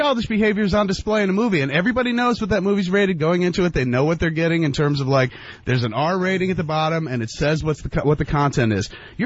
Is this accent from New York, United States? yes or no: yes; New York, United States; also born or lived in New Jersey; Sir, not for nothing, but I grew up here in the New York, New Jersey area.